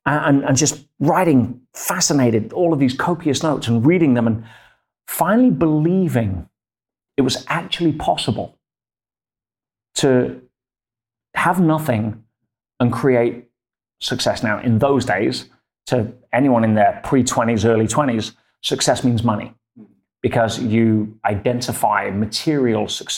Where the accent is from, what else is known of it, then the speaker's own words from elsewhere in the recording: Leicester, East Midlands, United Kingdom; In England, yes. My hometown in Leicester. Very unremarkable until we got more known for winning the Premiership football.